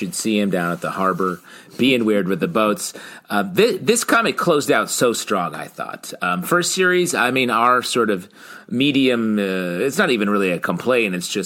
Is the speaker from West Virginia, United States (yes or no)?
no; New York, United States; City boy, north of the Q's, from the secret country above at the top of New York State.